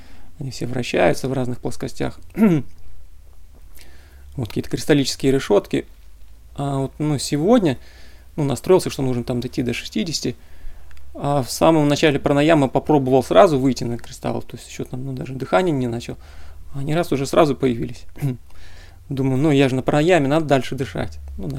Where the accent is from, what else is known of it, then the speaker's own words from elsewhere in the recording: Krasnodar Krai, Russia; я из Краснодарского края.